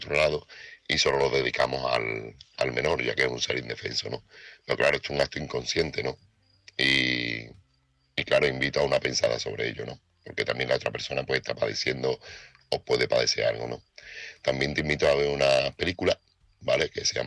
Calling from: Seville, Andalusia, Spain; corresponsal de Sevilla.

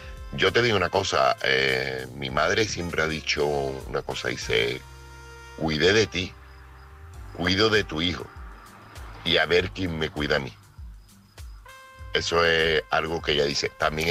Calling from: Seville, Andalusia, Spain; corresponsal de Sevilla.

